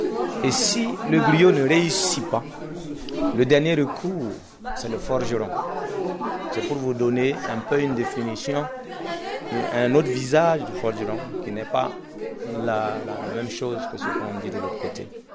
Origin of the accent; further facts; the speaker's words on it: Burkina Faso; Déjà, je viens du Burkina.